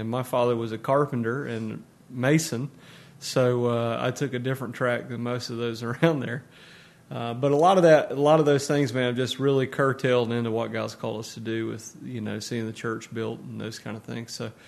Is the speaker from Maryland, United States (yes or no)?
no; Harkers Island, North Carolina, United States; Now, I grew up, I tell people I grew up in Harkers Island because when I say Straits, most people are unfamiliar with that, especially in the area.